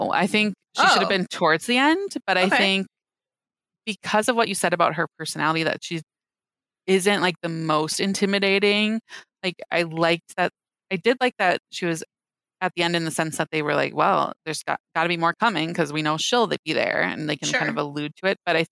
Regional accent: Midwest, United States; Yeah, because, but I'm disappointed being from the Midwest.

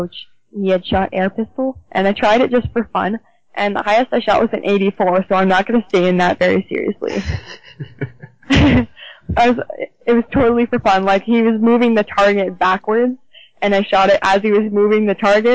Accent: Canada; probably still snow on the ground because we're Canadian

